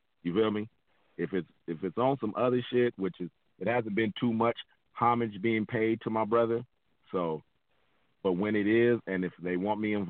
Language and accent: English; San Pedro, California, United States; I'm from San Pedro in California in the States. So it's right over the bridge from Long Beach.